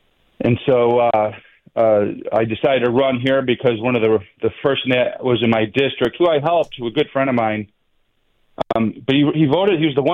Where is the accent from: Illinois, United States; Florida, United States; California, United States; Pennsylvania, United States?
Illinois, United States; now in Arizona, United States; I moved here 11 years ago from Illinois and, you know, born and raised out there.